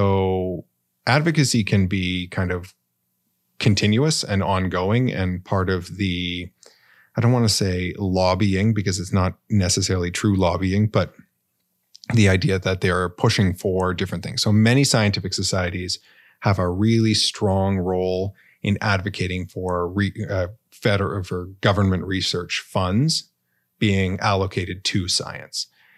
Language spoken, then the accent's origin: English; Canada; I mean, as a Canadian citizen, I can call him up.